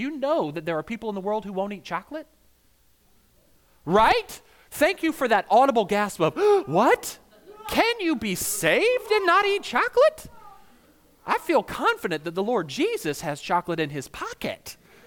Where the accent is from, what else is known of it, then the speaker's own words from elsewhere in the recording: the South, United States; I'm from the South, we'll fry anything.